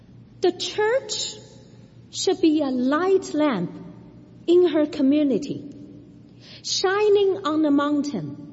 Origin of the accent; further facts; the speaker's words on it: Shanghai, China; my hometown, Shanghai, has been promoting social concord since 2010